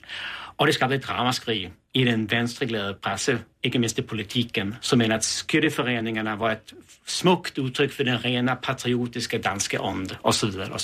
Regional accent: Sweden; accent: Swedish; Danish is a second language; Jag prövar så att läsa med min svenska accent så den första setningen

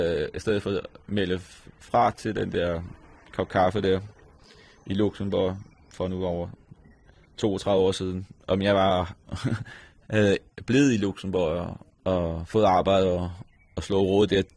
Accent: Gudhjem, Capital Region of Denmark, Denmark; Ja, jeg er født i Gudhjem, og jeg har boet og arbejdet her indtil dato.

